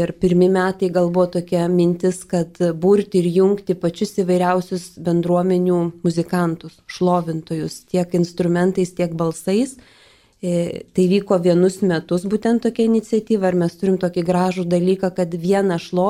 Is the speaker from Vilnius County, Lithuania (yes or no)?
yes; Vilnius, Vilnius County, Lithuania; Dėl to mes vilniečiai, kai pradėjom jungtis ir vienytis bendrai